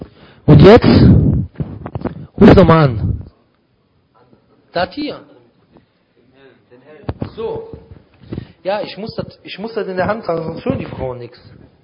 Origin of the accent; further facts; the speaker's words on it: Germany; ich bin im Supermarkt, ich bin ja Deutscher, ne?